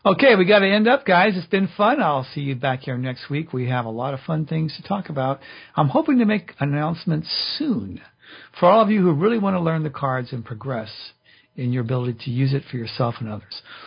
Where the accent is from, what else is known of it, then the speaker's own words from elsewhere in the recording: the South, United States; It's okay if I do this, because I grew up in the South.